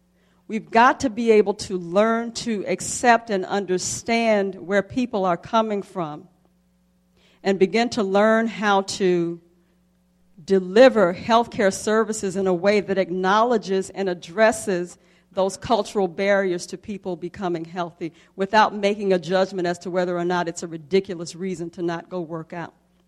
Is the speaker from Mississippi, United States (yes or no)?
yes; Jackson, Mississippi, United States; I grew up in the South. I grew up in Jackson, Mississippi. The culture in Mississippi, especially in African-American communities where I grew up, was one where we ate fried foods